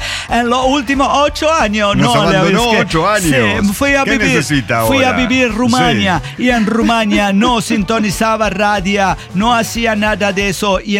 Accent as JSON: {"language": "Spanish", "town": "León", "region": "Guanajuato", "country": "Mexico", "also_born_or_lived": "Tabasco", "said": "Así que me mudé a León para... de donde soy originario, en realidad."}